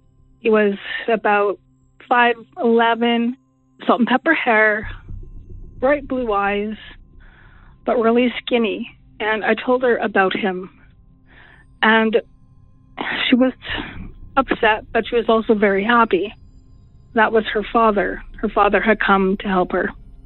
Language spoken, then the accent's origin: English; Vanderhoof, British Columbia, Canada; I'm from Vanderhoof, BC in Canada.